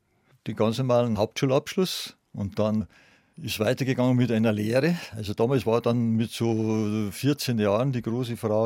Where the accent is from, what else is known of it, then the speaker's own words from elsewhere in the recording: Inzell, Bavaria, Germany; born there; Die ganze Familie ist ja von München nach Inzell gezogen, nach dem Krieg. Und ich bin aber schon in Inzell geboren, sogar zu Hause im Wohnzimmer.